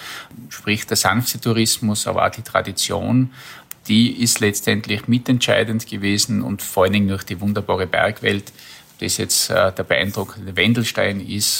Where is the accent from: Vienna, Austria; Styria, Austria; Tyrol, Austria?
Tyrol, Austria; Ich komme ja aus dem Bezirk Kitzbühel. Wir sind touristisch sehr intensiv bewirtschaftet, kann man sagen, und kommen aus einer sehr intensiven Tourismusregion heraus.